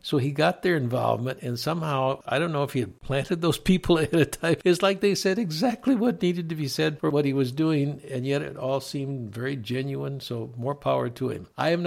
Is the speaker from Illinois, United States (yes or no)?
yes; Chicago, Illinois, United States; I'm from the Chicagoland area. There are many universities, colleges there.